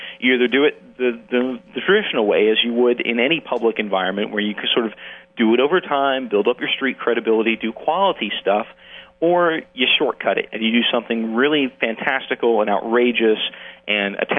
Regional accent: Fredericksburg, Virginia, United States; even my hometown in near Fredericksburg, the Freelance Star, which is the local paper there

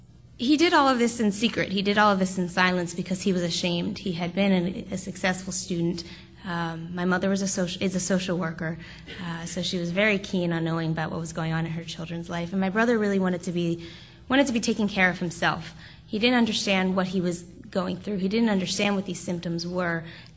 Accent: Potomac, Maryland, United States; Brian and I grew up together in Potomac, Maryland, in Montgomery County, Maryland.

